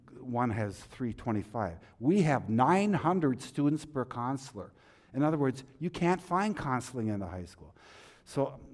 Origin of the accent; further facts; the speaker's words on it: Duluth, Minnesota, United States; I go to Duluth East. Wonderful, that's my hometown.